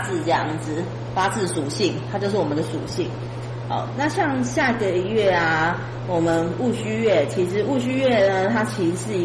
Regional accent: China; 其实我们中国人都常在讲中庸

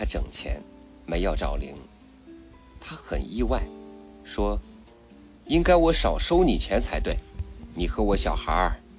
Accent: China; now in Taiwan; 司机很健谈，但显然没有听出我是大陆人

